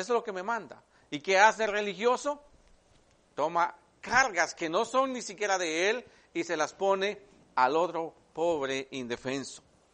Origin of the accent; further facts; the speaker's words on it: Guatemala; No lo he visto acá en este país, pero lo vi mucho en mi país, en Guatemala.